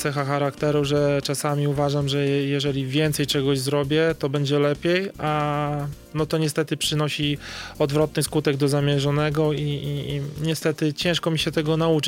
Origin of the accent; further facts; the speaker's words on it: Podlaskie Voivodeship, Poland; Znaczy ja przede wszystkim jestem dumny zawsze z tego, skąd pochodzę.